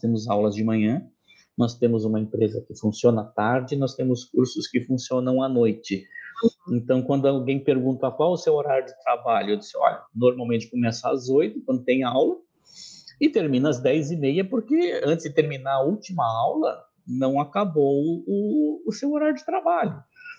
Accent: Rio Grande do Sul, Brazil; Não, sou gaúcho.

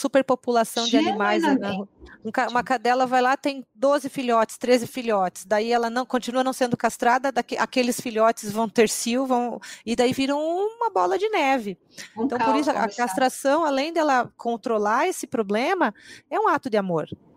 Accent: Brazil; A gente tem que exaltar os brasileiros que estão fazendo, e eu sempre falo, assim, nós somos brasileiros, então o que, que eu estou fazendo? Que tipo de Brasil eu estou querendo?

